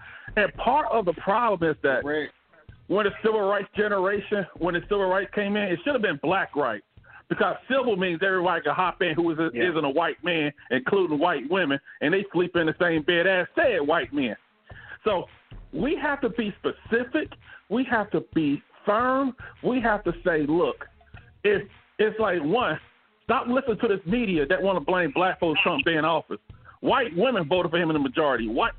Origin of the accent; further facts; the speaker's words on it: Montgomery, Alabama, United States; And I'm from Montgomery, Alabama, and I grew up thinking, why the hell we even fought to get back on the bus?